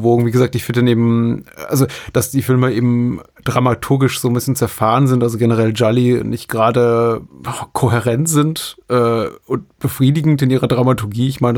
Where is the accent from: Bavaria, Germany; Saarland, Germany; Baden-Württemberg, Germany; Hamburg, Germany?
Bavaria, Germany; Würzburg; Würzburgs, weil das ist ja irgendwie meine alte Heimatstadt, in der ich meine Kindheit und frühe Jugend verlebte